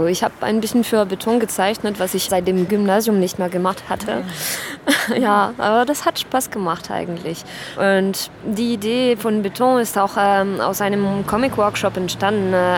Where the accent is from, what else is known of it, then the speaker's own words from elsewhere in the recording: Arles, Provence-Alpes-Côte d'Azur, France; German is a second language; now in Germany; Genau, ich bin aus Südfrankreich.